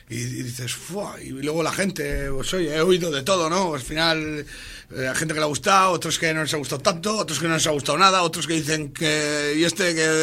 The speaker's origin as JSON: {"language": "Spanish", "town": "Laredo", "region": "Cantabria", "country": "Spain", "said": "Soy muy de Laredo."}